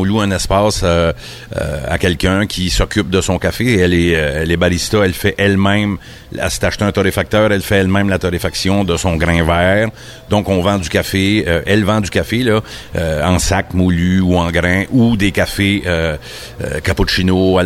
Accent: Saint-Côme, Quebec, Canada; T'sais, moi, je suis natif de Saint-Côme

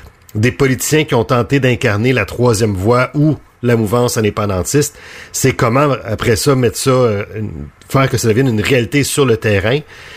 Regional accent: Quebec, Canada; des idées qui finalement sont pas celles qui sont retenues par chez nous au Québec

